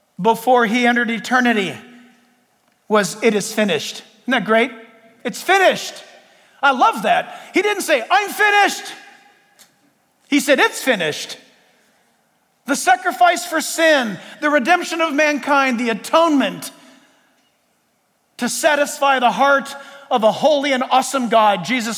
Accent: San Diego, California, United States; born or raised there

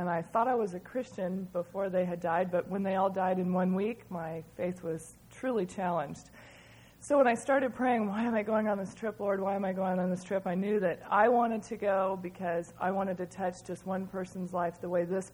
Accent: California, United States; when I said I was from America and from California.

